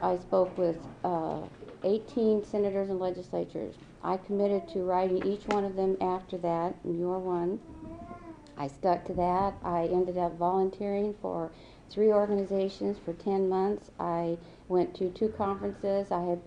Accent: Anchorage, Alaska, United States; born there; I was born in Anchorage, extremely happy, single, never married, had a great life, great job

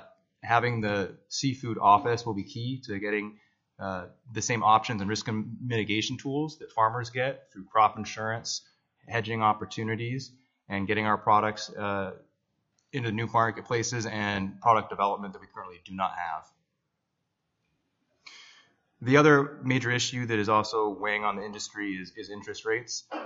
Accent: Kodiak, Alaska, United States; I'm from Kodiak, Alaska, born to a fishing family. Coastal Alaska and seafood is obviously near and dear to my heart

